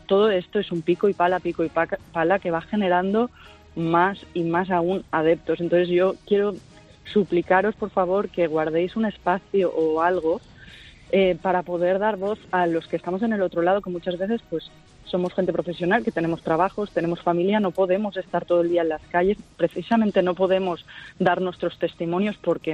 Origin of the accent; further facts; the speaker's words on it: Barcelona, Catalonia, Spain; Soy catalana, totalmente catalana, de Barcelona, de toda la vida. Mi padre es catalán con todos sus apellidos catalanes y le han llamado catalán de segunda.